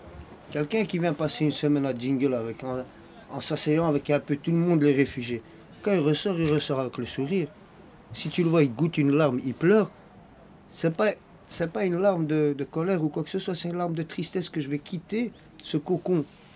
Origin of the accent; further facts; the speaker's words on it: Morocco; Je suis pas d'origine européenne, moi. Je suis marocain. Mes parents ont connu la migration. Mes grands-parents sont venus travailler dans les mines.